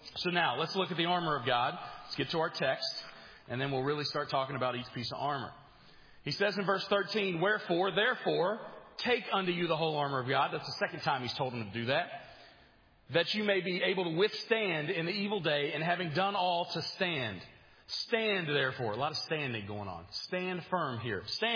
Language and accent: English; England, United Kingdom; You know, I'm the English guy, so I got to give you some Shakespeare tonight.